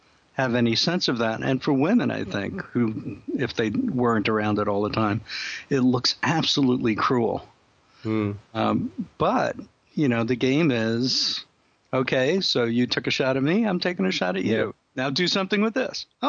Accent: New York City, New York, United States; I mean, I grew up in New York City, so there were lots of Irish and Italian.

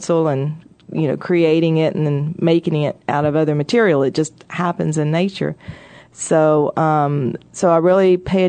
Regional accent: Tennessee, United States; I grew up in Tennessee at the foothills of the Smoky Mountains, and so that's a very big part of me.

